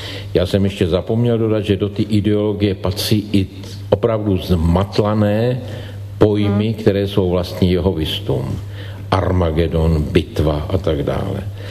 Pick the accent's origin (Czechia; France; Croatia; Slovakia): Czechia; Hradec Králové Region; born there; U mého rodiště se poprvé začalo prostě používat šrapnely a podobně, to je ta bitva u Hradce Králové.